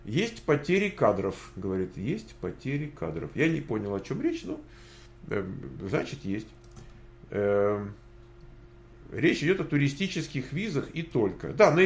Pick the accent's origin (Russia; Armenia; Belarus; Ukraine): Ukraine; Dnipro, Dnipropetrovsk Oblast; Я такого же возраста примерно, как и Света. Я сама из Днепра.